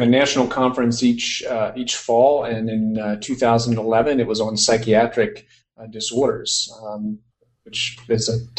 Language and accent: English; Pennsylvania, United States; I'm originally from Pennsylvania, but practiced in South Carolina for 6 years.